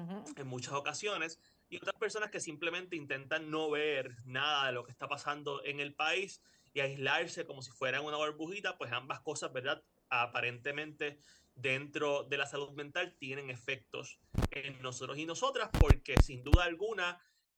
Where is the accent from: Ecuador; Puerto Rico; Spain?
Puerto Rico; nos van a afectar a nosotros y a nosotras como puertorriqueños y puertorriqueñas.